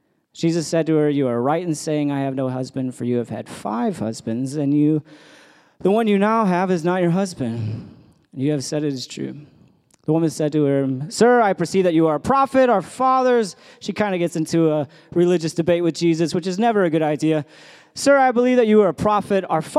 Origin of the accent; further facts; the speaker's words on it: United States; moved away as an adult; now in United Kingdom; I can tell you as an American living in the UK for 2.5 years, there's been one or two times that I've felt like an outsider.